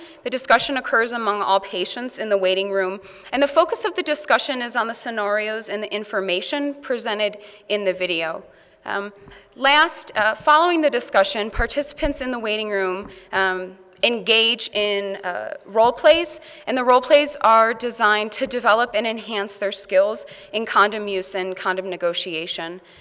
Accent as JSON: {"language": "English", "town": "Chicago", "region": "Illinois", "country": "United States", "said": "This morning I'm going to be talking, I'm from Chicago, so I'll be talking about Safe in Chicago"}